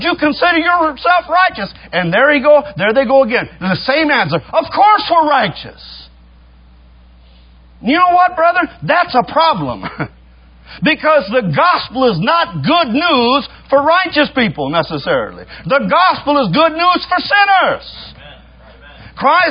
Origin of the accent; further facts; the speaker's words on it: Texas, United States; I said, "Well, I'm from Texas. I guess that's part of America. We're our own country down there, but yeah, I'm from Texas."